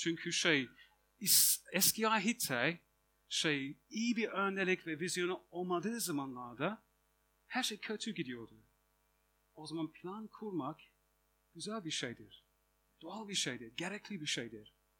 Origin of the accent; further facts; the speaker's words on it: England, United Kingdom; Turkish is a second language; Birinci soru, biliyorsunuz, nerelisiniz? İngilizim diyorum.